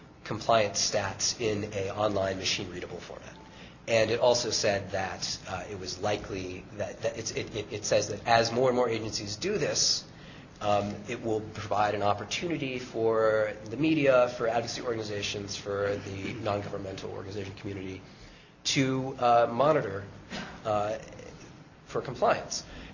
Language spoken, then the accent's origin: English; Louisville, Kentucky, United States; I'm thinking my hometown paper, I know the Louisville Courier Journal posts municipal salaries on the website.